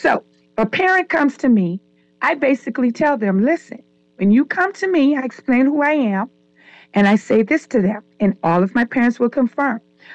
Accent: Bahamas; I may know what a settee is because I grew up in the Bahamas. Okay? And we used to call couches settee here.

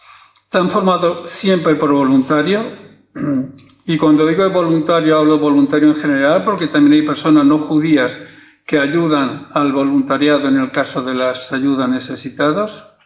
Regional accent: Spain; yo como español y como judío me siento muy orgulloso de Cáritas.

